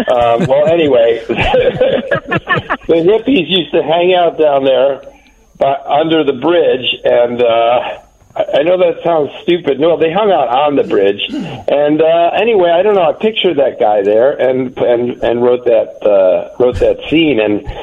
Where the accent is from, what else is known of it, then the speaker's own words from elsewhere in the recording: Naperville, Illinois, United States; it was based on growing up in Naperville and the hippies who used to hang out under the bridge.